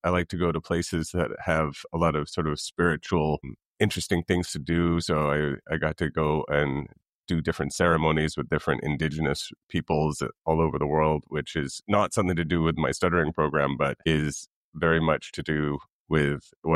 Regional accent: Vancouver, British Columbia, Canada; So I'm from Vancouver, BC originally, and I still live there. That's my home base. But right now I am living in Mexico for the last couple months, on my way to Peru soon.

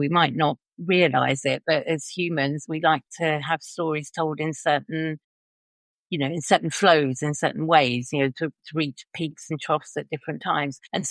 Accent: United Kingdom; now in Normandy, France; Well, I'm actually in France, because although I'm British, I live in France. Yeah, live in Normandy.

